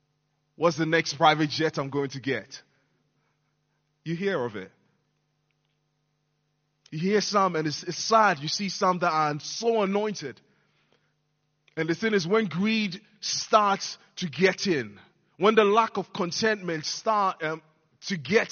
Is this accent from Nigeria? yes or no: no; Ghana; When I was growing up in Ghana